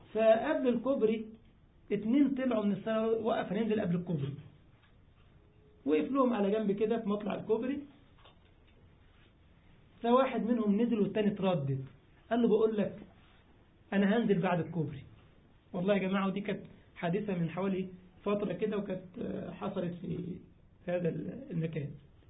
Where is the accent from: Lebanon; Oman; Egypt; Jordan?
Egypt; أني أحكي لك قصة واقعية كانت في بلدنا، في مدينة عندنا في مصر